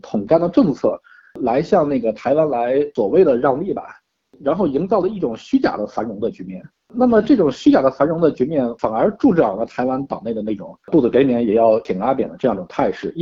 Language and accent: Chinese; China; 作为一个大陆人来讲的话